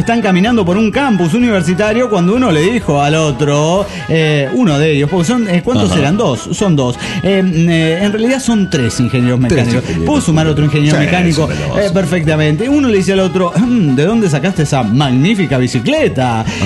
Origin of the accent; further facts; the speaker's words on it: Cuauhtémoc, Chihuahua, Mexico; Soy el autosuicida de Cuauhtémoc, Chihuahua.